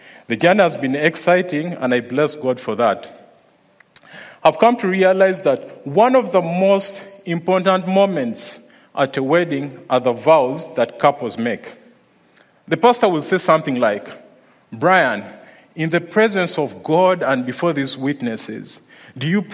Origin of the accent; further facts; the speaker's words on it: Uganda; But for someone who was born in Uganda and raised just along the equator, the mere thought of minus 17 makes me shiver.